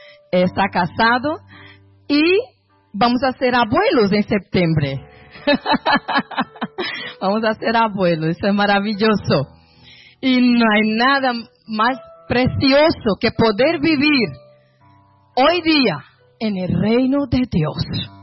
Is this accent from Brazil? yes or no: yes; Brazil; Spanish is a second language; now in Spain; También mi vida salió de un pueblo pequeño, de Brasil. Somos de Brasil